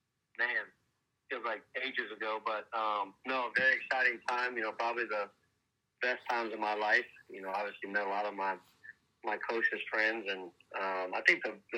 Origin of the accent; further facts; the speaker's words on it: Florida, United States; I'm from Florida, so to have 30-plus people come to my last home game